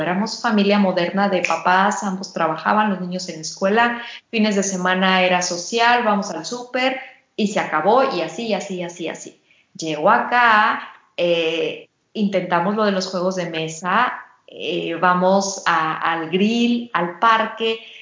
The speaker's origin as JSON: {"language": "Spanish", "country": "Mexico", "said": "Pero cuando vienes completamente siendo mexicano y te adaptas a este nuevo contexto, pues bueno, es también toda una aventura"}